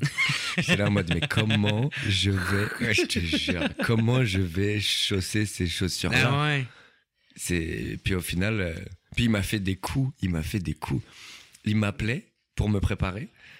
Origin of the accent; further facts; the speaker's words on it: France; now in Montréal, Canada; Moi, je suis français.